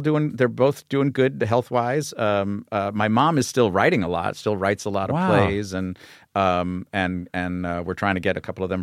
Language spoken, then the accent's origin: English; New York City, New York, United States; I grew up in New York City.